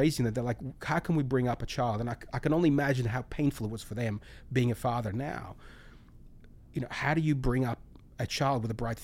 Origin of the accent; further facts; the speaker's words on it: Chisinau, Chișinău, Moldova; I remember the exact park bench in this apartment complex where I grew up in Kishinev.